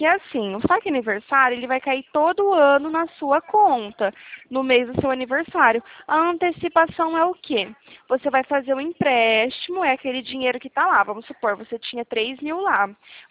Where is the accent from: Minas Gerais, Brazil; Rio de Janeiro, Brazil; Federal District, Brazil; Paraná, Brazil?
Paraná, Brazil; Arapongas; Eu sou daqui de Arapongas, Paraná.